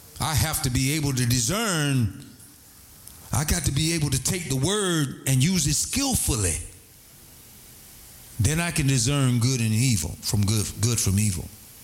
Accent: Florida, United States; I could handle it because I was from Florida. I was used to mosquitoes and stuff like that.

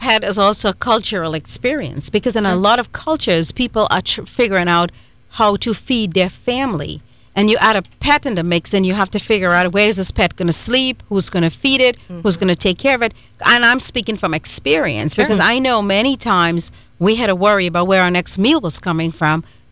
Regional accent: Trinidad & Tobago; growing up in Trinidad and Tobago

